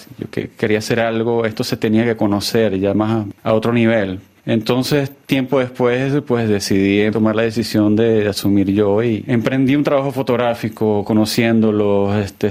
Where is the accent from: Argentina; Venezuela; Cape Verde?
Venezuela; Por registrar lo que sucede en mi país, pues. Y ya después, bueno, colaborando con algunos medios internacionales. Pues sí, la importancia que tiene fotográficamente es, bueno, es registrar el duro momento que vive Venezuela actualmente.